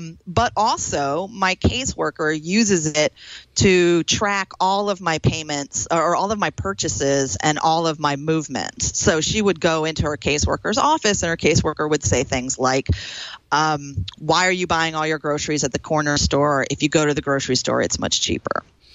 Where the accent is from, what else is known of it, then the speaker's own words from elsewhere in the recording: Troy, New York, United States; it was a residential YWCA in my hometown of Troy, New York.